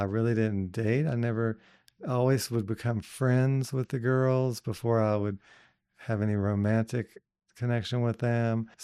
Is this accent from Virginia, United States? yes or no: yes; Wytheville, Virginia, United States; I was born and grew up in a little town called Wytheville, Virginia.